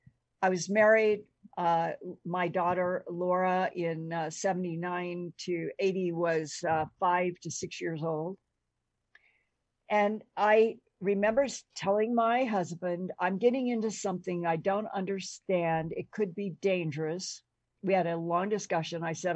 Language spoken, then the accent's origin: English; United States; as an American journalist that I honestly lived and was brought up that I could do and be anything that I wanted to be.